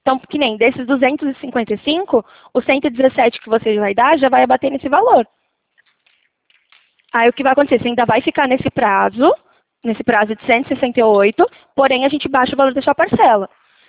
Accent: Leme, São Paulo, Brazil; Eu sou de Leme, a cidade do lado de Araras.

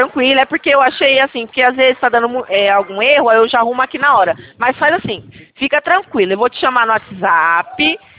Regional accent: Rio de Janeiro, Brazil; Eu sou aqui do Rio de Janeiro mesmo

